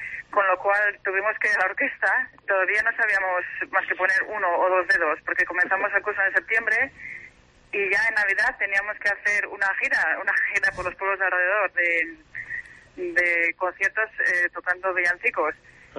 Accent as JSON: {"language": "Spanish", "town": "Pamplona", "region": "Navarre", "country": "Spain", "said": "Barañáin es un barrio de Pamplona, de donde yo soy"}